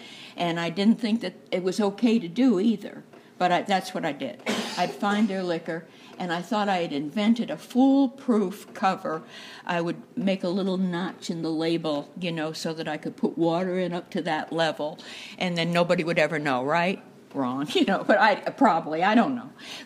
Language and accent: English; Pawtucket, Rhode Island, United States; And I grew up in Pawtucket, Rhode Island.